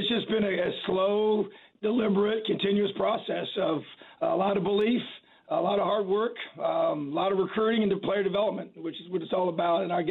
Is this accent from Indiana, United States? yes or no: yes; Indiana, United States; I'm born and raised in Indiana, high school coach in the state for many years